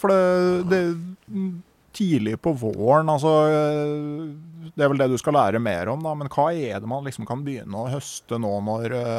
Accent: Gausdal, Innlandet, Norway; da jeg vokste opp i Gausdal, så fikk de jo rakfisk i butt på butikken

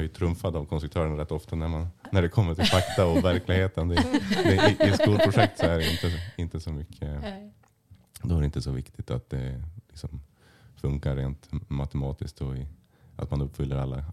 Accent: Örnsköldsvik, Västernorrland County, Sweden; Jag är född och uppvuxen här i Övik.

